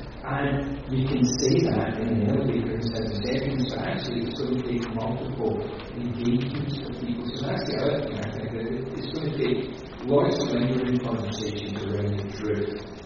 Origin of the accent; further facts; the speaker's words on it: Scotland, United Kingdom; I came from Scotland, a nation of hyper-Calvinists. We had a more thorough Reformation under Knox than Germany under Luther.